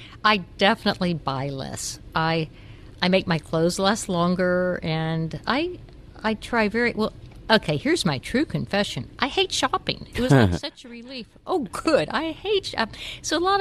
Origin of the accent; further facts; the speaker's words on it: the South, United States; Now, I got to tell you, I grew up in the South. I love lamb.